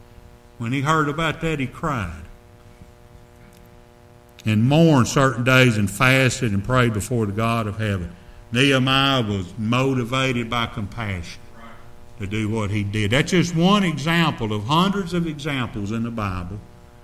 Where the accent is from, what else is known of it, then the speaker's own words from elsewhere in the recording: United States; When I went to Mongolia on a missions trip, I grew up in America.